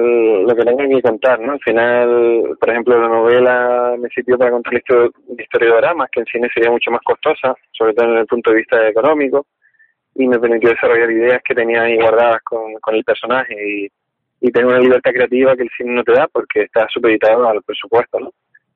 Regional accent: Canary Islands, Spain; Porque soy canario, ¿no?

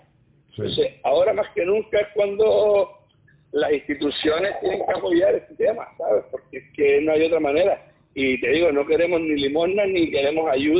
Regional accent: Tejeda, Canary Islands, Spain; Yo provengo de Tejeda, mi familia es de Tejeda

